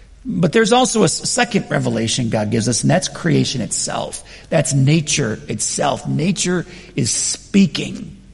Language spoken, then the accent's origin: English; New York, United States; Now, I grew up in Western New York. I grew up like in a place where there's a lot of people.